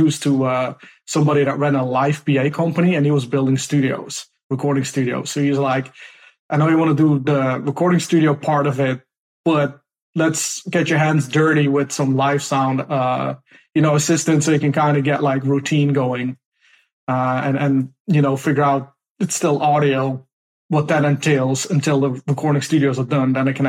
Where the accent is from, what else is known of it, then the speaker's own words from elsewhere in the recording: Netherlands; now in United States; once you land at LAX, the first thing you see is like compared to like growing up in Holland, streets are small.